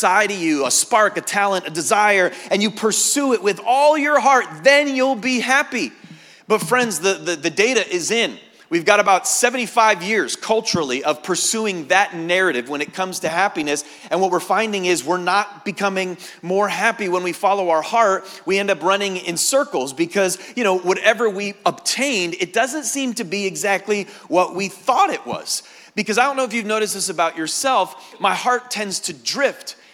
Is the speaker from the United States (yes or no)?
yes; New England, United States; Now, I'm still in the Northeast, even though I'm from New England and I'm not quite at home.